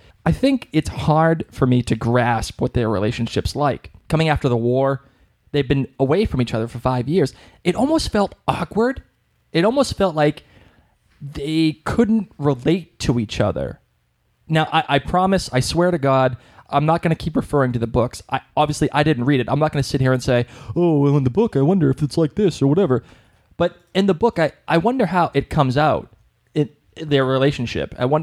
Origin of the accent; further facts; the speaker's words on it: Ireland; No, I'm Irish. I'm Irish, and, you know, we're basically cousins